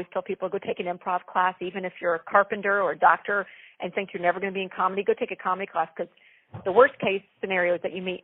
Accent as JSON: {"language": "English", "region": "the South", "country": "United States", "tie": "born or raised there", "said": "Growing up in the South, where we were kind of raised to be ladies and be appropriate and smell good"}